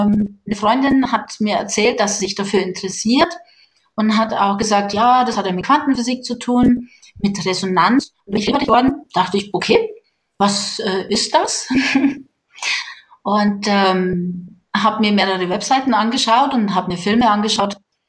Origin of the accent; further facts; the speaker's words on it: Inzell, Bavaria, Germany; Und plötzlich war ein Seminar in Inzell ausgeschrieben und ich dachte, Upsala, das ist ja gleich in meiner Heimat, ja, bei mir um die Ecke.